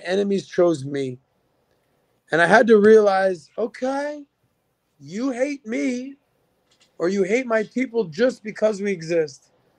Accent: United States; I'm American. I'm pro-American. I love being American.

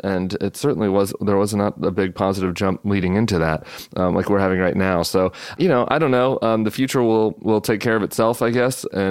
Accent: Colorado, United States; It was in my home state of Colorado.

